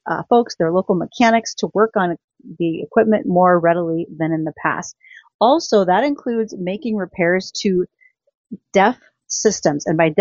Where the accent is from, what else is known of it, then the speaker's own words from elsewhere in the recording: North Dakota, United States; As a kid growing up in North Dakota, I never thought that farm equipment was going to be the big highlight for me that it is.